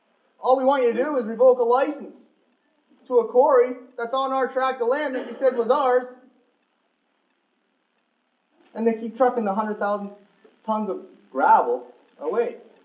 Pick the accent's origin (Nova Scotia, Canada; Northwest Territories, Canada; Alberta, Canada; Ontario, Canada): Ontario, Canada; Tyendinaga; I'm from Tynanega, as I said before.